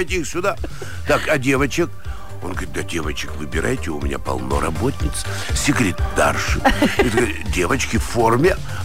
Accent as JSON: {"language": "Russian", "region": "Sverdlovsk Oblast", "country": "Russia", "tie": "born or raised there", "said": "Я родился в рабочей крестьянской семье в Свердловской области."}